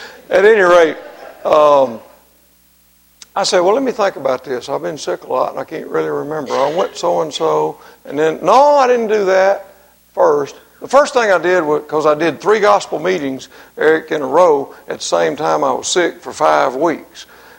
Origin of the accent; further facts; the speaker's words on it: Mississippi, United States; And even though I'm from Mississippi, I really appreciate Shakespeare